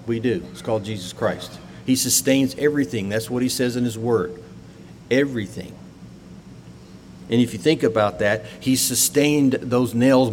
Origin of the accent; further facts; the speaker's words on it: Texas, United States; I'm from Texas, so I create words. If you hear a word you never heard before, it's a Texas word.